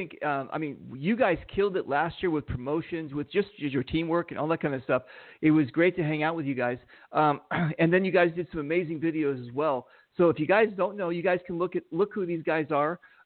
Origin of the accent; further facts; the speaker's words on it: Los Angeles, California, United States; Now, again, I'm from Los Angeles. Everything past like Nevada is just like, you know, whatever.